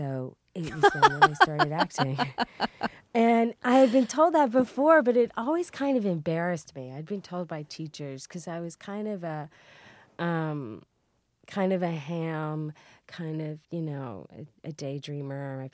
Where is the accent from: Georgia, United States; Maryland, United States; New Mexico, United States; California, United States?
Maryland, United States; Baltimore; born there; also born or lived in Louisiana; Well, I was born in Baltimore, Maryland. My dad was stationed in Vietnam.